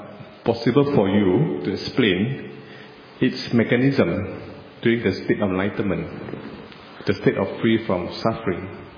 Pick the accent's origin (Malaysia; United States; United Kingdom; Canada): Malaysia; I came from Malaysia.